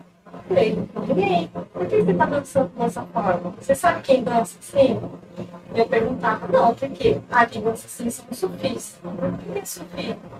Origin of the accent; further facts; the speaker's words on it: São Paulo, Brazil; also born or lived in Natal / Porto Velho; Já morei de São Paulo, sou de São Paulo, já morei em Natal, já passei um tempo em Porto Velho, né?